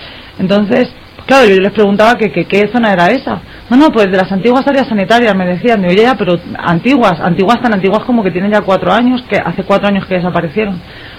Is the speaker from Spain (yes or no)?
yes; Rivas, Community of Madrid, Spain; tengo 29. Como sabe mucha gente aquí en el barrio, porque yo soy de Rivas de toda la vida